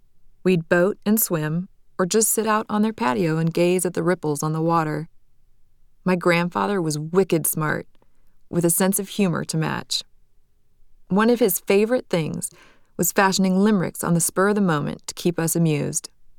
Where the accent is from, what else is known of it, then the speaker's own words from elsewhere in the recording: Portland, Oregon, United States; born there; I was born in Portland, Oregon, in 1974, to … I spent my childhood in small-town suburbs.